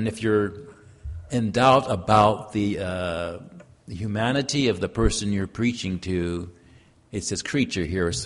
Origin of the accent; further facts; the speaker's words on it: Japan; I was raised in Japan, I grew up in Japan, I kind of understand the culture, and the language comes very naturally to me